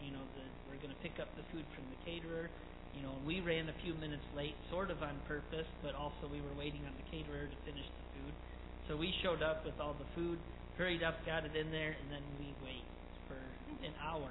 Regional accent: United States; now in Cape Verde; I think sometimes they do with us just because we're American.

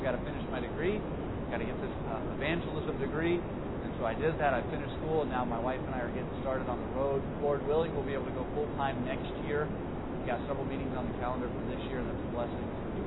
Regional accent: Missouri, United States; also born or lived in Iowa; I grew up in Missouri most of my life. Born in Iowa, actually, at the time. But raised in Missouri most of my life.

